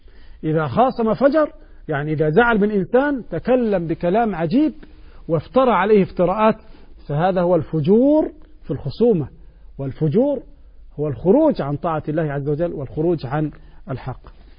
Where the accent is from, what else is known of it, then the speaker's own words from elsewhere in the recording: Egypt; عندنا في مصر